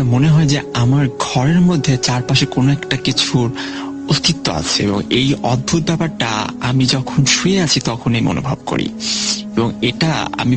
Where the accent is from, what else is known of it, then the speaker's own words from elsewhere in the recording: Dhaka, Dhaka Division, Bangladesh; কারণ ছোট থেকে আমি ঢাকায় বড় হয়েছি।